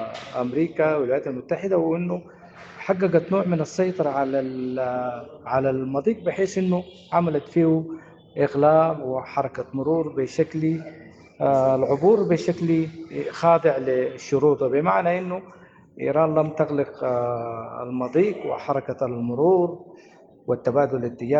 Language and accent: Arabic; Sudan; ونتمنى أنه نحن كسودانيين أنه نغوي إرادة الحل الداخلي